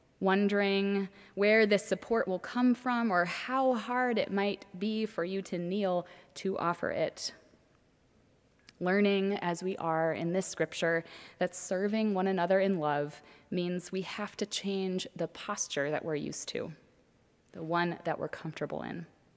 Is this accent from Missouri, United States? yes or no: no; Minneapolis, Minnesota, United States; Many of you know that I grew up in Minneapolis, Minnesota.